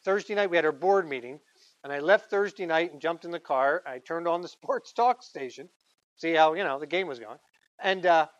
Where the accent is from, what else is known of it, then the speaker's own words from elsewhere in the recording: Baltimore, Maryland, United States; Many of you know I was born in Baltimore, lived in Baltimore for a number of years.